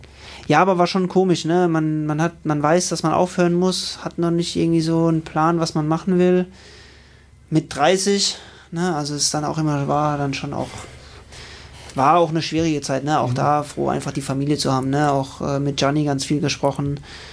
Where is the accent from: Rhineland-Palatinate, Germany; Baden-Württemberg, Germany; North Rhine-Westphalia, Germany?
Rhineland-Palatinate, Germany